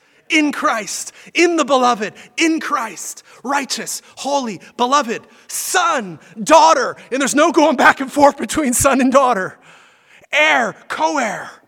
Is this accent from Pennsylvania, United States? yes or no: yes; Pittsburgh, Pennsylvania, United States; We used to say growing up in Pittsburgh, never that. Never. My wife makes fun of me for my Pittsburgh slang.